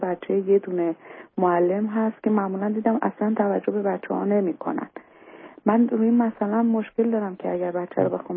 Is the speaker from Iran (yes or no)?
yes; Iran; now in Germany; من تازه 5 سال وارد آلمان شدم آقای دکتر. من از ایران فرار کردم، من اومدم اینجا